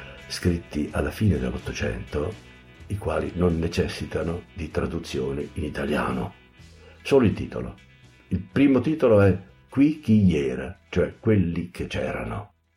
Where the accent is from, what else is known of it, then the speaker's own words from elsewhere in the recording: Emilia-Romagna, Italy; Dalle mie parti, a proposito del nome, si è solito chiedere come si segna in comune